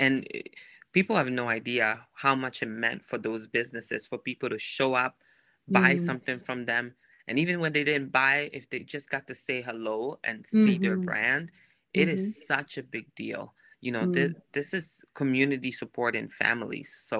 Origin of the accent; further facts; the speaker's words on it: Milan, Lombardy, Italy; also born or lived in Naples; now in United States; So I was born and raised in Italy. I was born in Napoli, south of Italy, and raised in the suburbs of Milan. My parents are originally from West Africa, Ghana, but, you know, all I know is Italy. So I always call myself an Afro-Italian, and now I'm proud American.